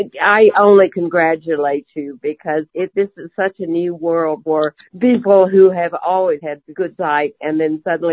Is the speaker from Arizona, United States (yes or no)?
no; Colorado, United States; I'm from Colorado. And I'm elderly, or as I think you called now, elderhood.